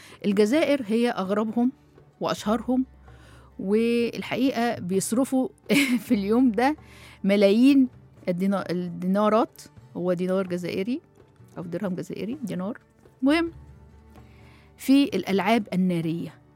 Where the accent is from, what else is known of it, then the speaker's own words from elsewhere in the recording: Egypt; احنا طبعا عندنا في مصر الزينة والذكر وحلوة المولد